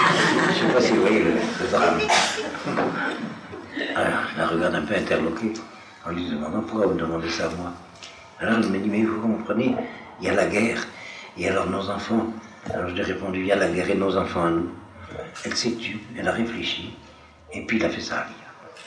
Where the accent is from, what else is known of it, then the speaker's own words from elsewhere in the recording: Brazil; moi je suis brésilien.